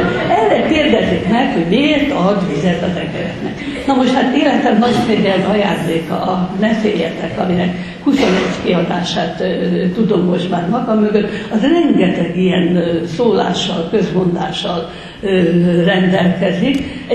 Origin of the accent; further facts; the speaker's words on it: Hungary; És én azt gondolom, hogy nem véletlenül születtünk magyarnak. Én hát nem is tudnék, lett volna módom elhagyni ezt az országot, de én nem tudnám az életemet másról elképzelni. Ez a nyelv, a magyar nyelv, ez úgy hozzánőtt a személyiségemhez